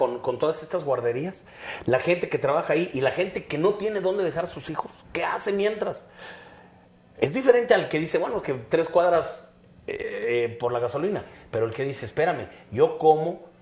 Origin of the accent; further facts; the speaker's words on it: Mexico; la mayoría de los mexicanos no nos hagamos tontos.